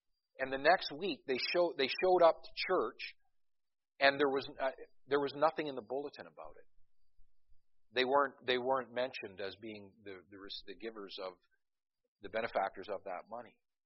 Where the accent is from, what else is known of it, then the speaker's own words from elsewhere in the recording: Scotland, United Kingdom; Now, as a Scotsman, the first thing I thought about